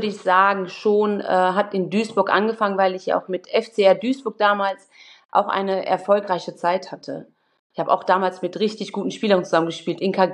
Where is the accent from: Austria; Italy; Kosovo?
Kosovo; Wir kommen ja beide aus dem Kosovo, wir hatten immer Kontakt zwischendurch